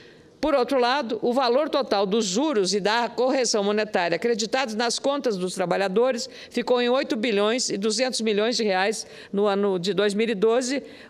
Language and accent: Portuguese; Rio Grande do Sul, Brazil; Eu sou lá do sul do Brasil, quase na fronteira com Uruguai e Argentina, lá na outra ponta, né?